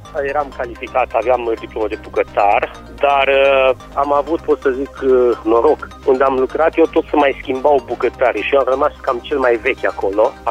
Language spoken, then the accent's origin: Romanian; Rudăria, Caraș-Severin, Romania; also born or lived in Timișoara; M-am născut la Timișoara. Tatăl meu e jumate român, jumate peruan. S-a despărțit de mama când aveam 3 ani și de la 3 ani am plecat la Rudăria. Acolo mi-am făcut copilăria.